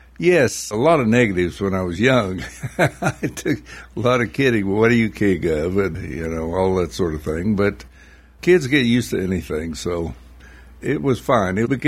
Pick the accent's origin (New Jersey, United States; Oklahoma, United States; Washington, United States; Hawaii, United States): Oklahoma, United States; Perry; also born or lived in Kansas City; Actually, I was born in Kansas City, but soon thereafter moved back to Perry, Oklahoma, where we lived.